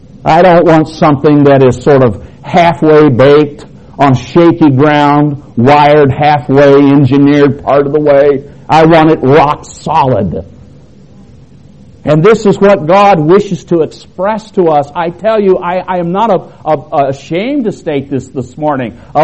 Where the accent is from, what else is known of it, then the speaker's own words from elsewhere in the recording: Arkansas, United States; But I'm pretty sure I'm from Arkansas. as some of you are probably discovering, oh yeah, he is from Arkansas for sure.